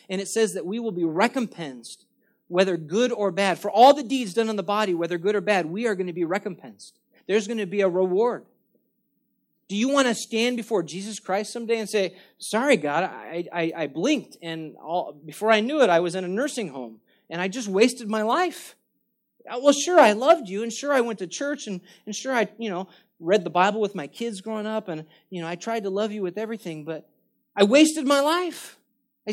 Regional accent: Granada Hills, California, United States; I grew up in Granada Hills.

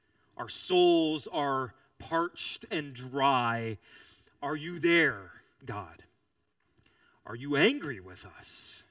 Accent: Texas, United States; Now, I'm from Texas.

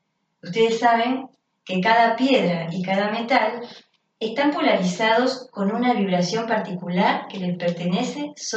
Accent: Montevideo, Uruguay; Somos de Montevideo, Uruguay, y estamos participando de este encuentro que llamamos Encuentro con la Rosa Cruz.

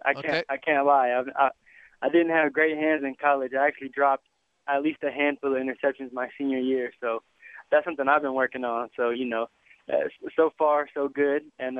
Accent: Seattle, Washington, United States; I was a little bit of a basketball fan growing up, but, you know, I'm from Seattle

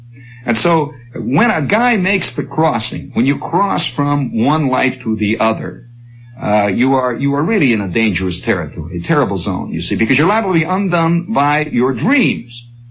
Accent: Chicago, Illinois, United States; I'm not from a little town. I'm from South Chicago is what it is, really. And Chicago is certainly not LaPorte, Indiana.

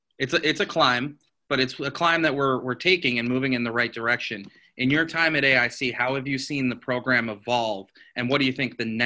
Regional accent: East Hampton, Massachusetts, United States; like you growing up in Springfield, East Hampton, where I'm from, didn't have lacrosse either

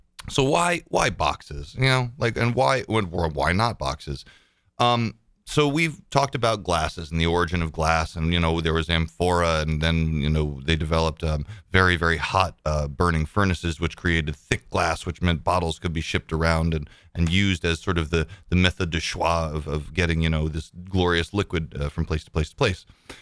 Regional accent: United States; I'm an American. I want that.

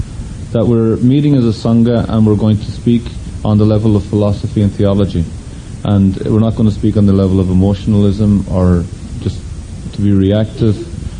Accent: Ireland; I don't speak English. Sorry, I'm Irish.

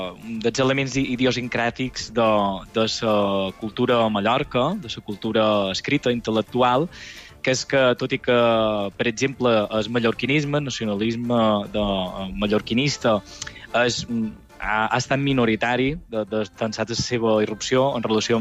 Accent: Palma, Balearic Islands, Spain; òbviament, en ser mallorquí, jo som de Palma també, som llongat

